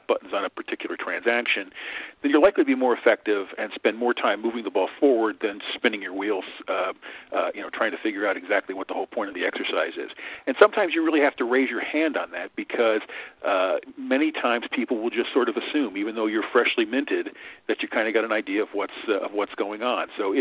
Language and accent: English; New Jersey, United States; born there; Now, I was born in New Jersey, so I'm not making any fun of New Jersey here